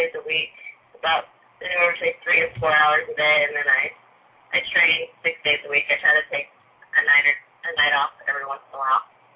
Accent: Medford, Oregon, United States; I'm from Medford, Oregon.

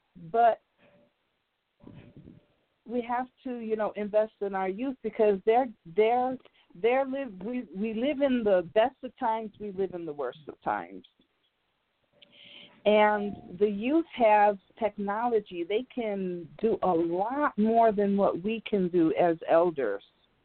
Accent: Chicago, Illinois, United States; now in California, United States; And I'm calling from California, originally from Chicago, though.

